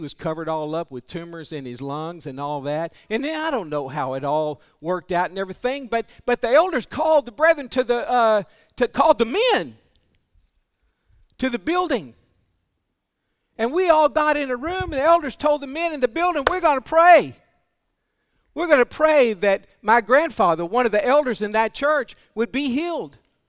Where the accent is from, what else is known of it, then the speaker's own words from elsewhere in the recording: Port Arthur, Texas, United States; When I was a child, 6 or 8 years old, the churches that I grew up in Port Arthur, Texas, were very concerned about the children